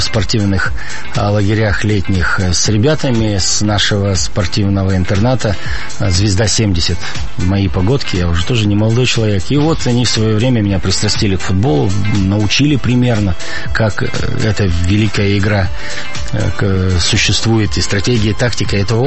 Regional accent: Perm, Perm Krai, Russia; now in Moscow, Russia; Я всегда с удовольствием и с гордостью рассказываю, что родился я в Перми, что я коренной пермяк. Несмотря на то, что 10 лет назад переехал в Москву, я всегда с огромным удовольствием и стараюсь как можно чаще сюда прилетать

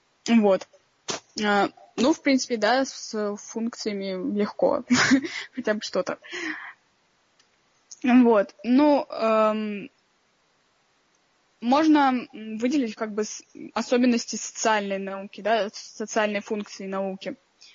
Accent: Arkhangelsk, Arkhangelsk Oblast, Russia; now in Saint Petersburg, Russia; Я из Питера. Ну, я как бы из Архангельска, но переехала в Питер.

